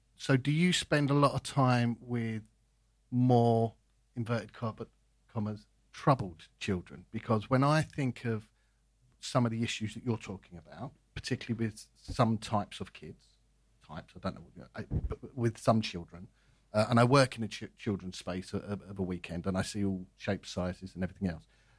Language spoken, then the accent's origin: English; London, United Kingdom; I'm from London.